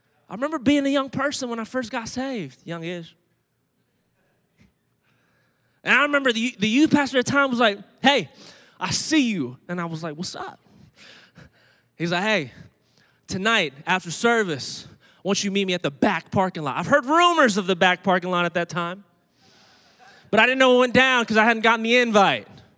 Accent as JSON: {"language": "English", "town": "Virginia Beach", "region": "Virginia", "country": "United States", "said": "One of the places we used to meet, I'm from Virginia Beach. We used to meet at Oceana."}